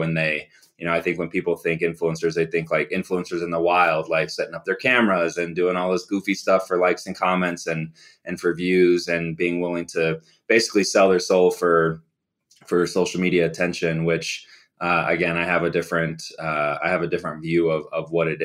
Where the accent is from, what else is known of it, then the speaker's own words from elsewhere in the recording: Phoenix, Arizona, United States; also born or lived in Chicago; I lived in Phoenix. I grew up in Phoenix, originally from Chicago.